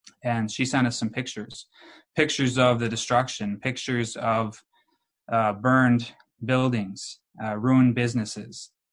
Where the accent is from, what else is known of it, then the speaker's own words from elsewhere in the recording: Minneapolis, Minnesota, United States; now in San Diego, United States; but I'm not from here originally. Originally, I'm from Minneapolis. And I lived within the city limits of Minneapolis until I was about 8. My family lived there, and then we moved out to the suburbs of Minneapolis, where I spent the rest of my childhood.